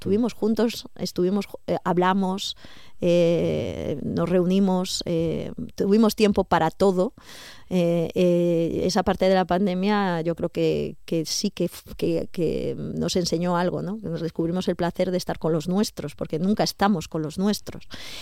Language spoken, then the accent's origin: Spanish; San Sebastián, Basque Country, Spain; now in Galicia, Spain; Vasca de nacimiento, pero tengo 8 apellidos gallegos. Llevo 40 años ya viviendo en Galicia y soy de dos tierras. Vengo de Donosti ahora, ya traigo el acento vasco.